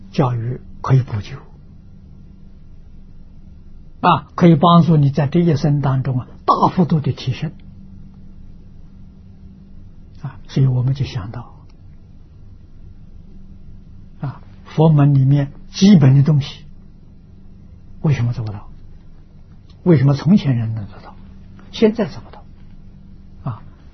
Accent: Anhui, China; 我们家乡是因为受桐城派的关系，啊，那个地区就是桐城派的范围。啊，桐城、舒城、庐江，就是这个地区

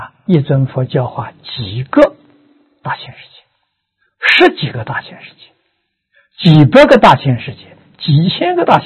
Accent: China; 银河系的中心，我们中国人称为黄极啊

